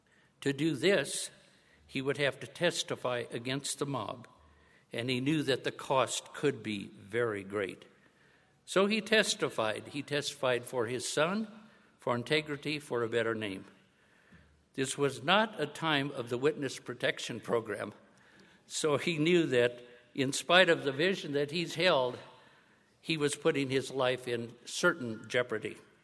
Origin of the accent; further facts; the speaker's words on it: Bethlehem, Pennsylvania, United States; You know, I'm from the East, so greetings from the East. We're in Bethlehem, the holy city. Well, actually, it's in Pennsylvania, and it's not quite that way.